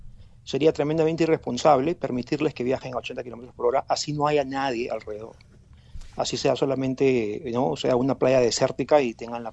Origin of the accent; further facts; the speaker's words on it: Lima, Peru; yo soy de Lima, yo soy peruano